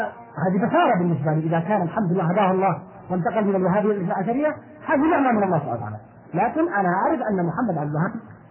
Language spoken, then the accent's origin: Arabic; Yemen; عندنا في اليمن يوجد عندنا